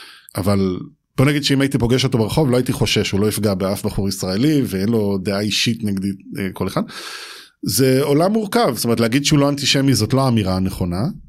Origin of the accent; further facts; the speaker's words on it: United States; moved away as an adult; also born or lived in Israel / Cleveland / Maryland; עברנו לקליבלנד, ארצות הברית, בהמשך עבד בתעשייה האווירית ועברנו למרילנד. רוב ילדותי עברה בארצות הברית